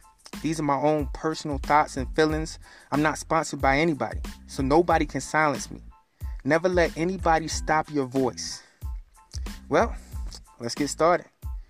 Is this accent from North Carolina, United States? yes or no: yes; North Carolina, United States; I'm from Rough Riley, North Carolina.